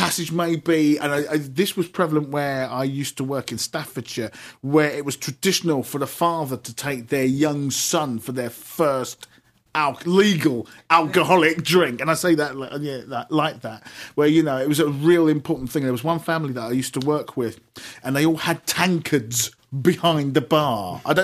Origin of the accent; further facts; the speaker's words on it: Barbados; So you'd be able to look down, and if you know I'm from Barbados, or if you know that my family are from Barbados, you say, oh yeah, I know that sort of thing.